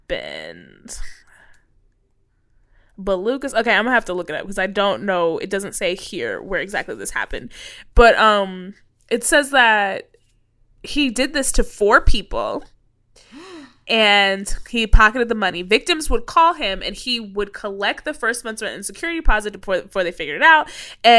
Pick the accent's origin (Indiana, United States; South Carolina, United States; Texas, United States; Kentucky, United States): Texas, United States; You know, I'm from Texas.